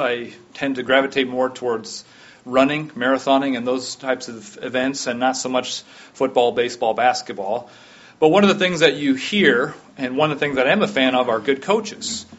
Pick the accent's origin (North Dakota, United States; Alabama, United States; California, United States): North Dakota, United States; also born or lived in Virginia / Ohio / Missouri; My background is I was born and raised mostly in North Dakota. And then from there, I've traveled a lot and moved a lot of different times. My dad was in the Navy, so we were in Virginia for a while, in Ohio and Missouri